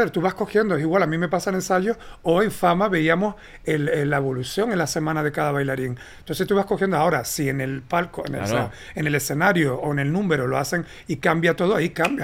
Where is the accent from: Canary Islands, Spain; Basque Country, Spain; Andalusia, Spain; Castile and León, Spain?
Canary Islands, Spain; Y yo como español canario termino trabajando